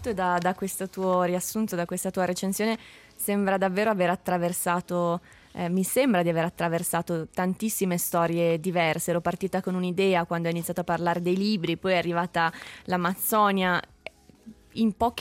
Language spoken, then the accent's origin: Italian; Sicily, Italy; Immagino, esatto, anch'io siciliano.